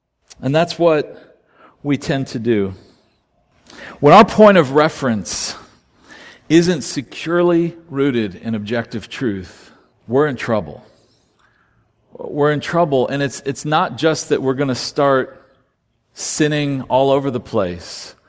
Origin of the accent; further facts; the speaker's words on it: Daytona Beach, Florida, United States; But I grew up in Daytona Beach, Florida. Growing up on the East Coast, I always knew the beach was on my east